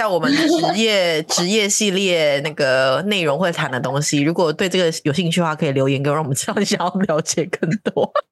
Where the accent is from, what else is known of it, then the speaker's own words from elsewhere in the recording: Taiwan; now in Hong Kong; 但是我必须说我是台湾人，然后住在香港，也去过什么什么新加坡什么上海那些地方